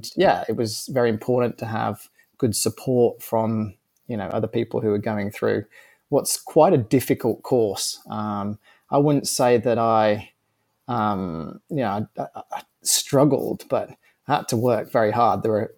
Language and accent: English; West Midlands, United Kingdom; I grew up in, I always say Worcester because Birmingham has like one of the worst accents in the UK. Sorry if anyone's from Birmingham, but I'm sort of from a little village in between the two.